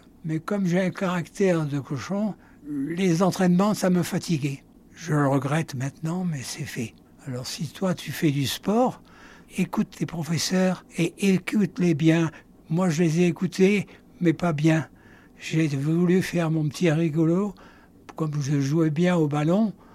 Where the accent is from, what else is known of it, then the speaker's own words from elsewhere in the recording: Beirut, Beirut Governorate, Lebanon; Au Liban, à Beyrouth, où je suis né, du reste. Je suis né à Beyrouth.